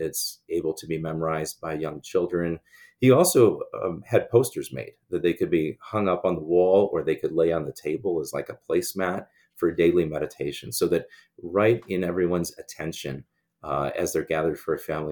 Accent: Phoenix, Arizona, United States; And I grew up in Phoenix, Arizona.

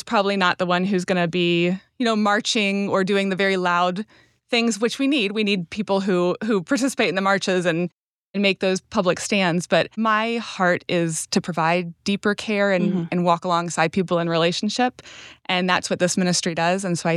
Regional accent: Florida, United States; now in St. Louis, United States; I'm from Florida originally, and my home church in Florida was a strong partner of Redeeming Life.

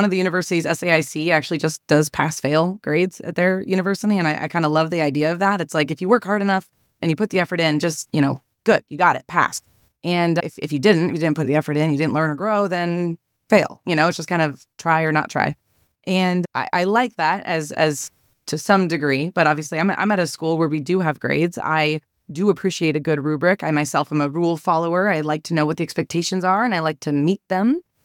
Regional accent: Seward, Nebraska, United States; because I grew up in Seward as my dad was in that community already.

